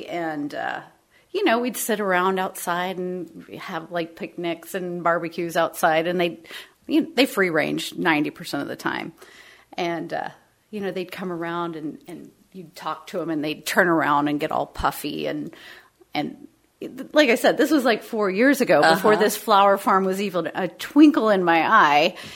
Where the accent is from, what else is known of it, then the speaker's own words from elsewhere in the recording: Oklahoma, United States; also born or lived in Colorado; No, I'm actually originally from Oklahoma.